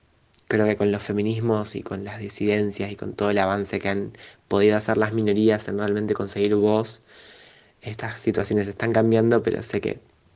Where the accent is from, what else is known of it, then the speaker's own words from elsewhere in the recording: Rosario, Santa Fe, Argentina; tengo 16 años, soy de Rosario